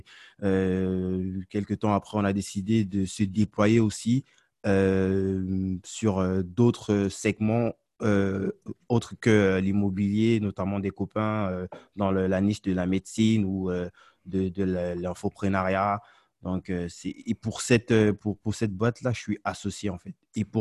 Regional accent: West, Cameroon; first language Homala; French is a second language; je suis originaire de l'ouest du Cameroun, mes parents et... Je suis Bamiléké et ma langue s'appelle le Homala.

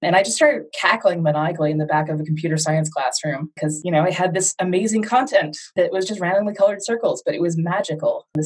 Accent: Ohio, United States; also born or lived in Atlanta, Georgia; I grew up in a combination of Ohio and Atlanta. Ohio, I was one town over from Bill Watterson, who drew Calvin and Hobbes.

